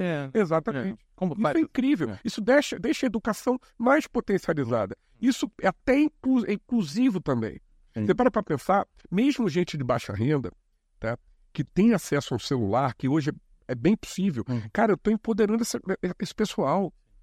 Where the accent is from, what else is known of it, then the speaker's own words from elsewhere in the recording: Rio de Janeiro, Brazil; Sempre fui, sou carioca, como todos nós aqui na mesa.